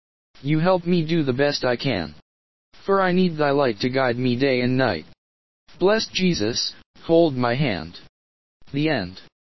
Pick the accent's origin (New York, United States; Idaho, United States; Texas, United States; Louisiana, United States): Louisiana, United States; born there; I was born in Louisiana a few years after these boys were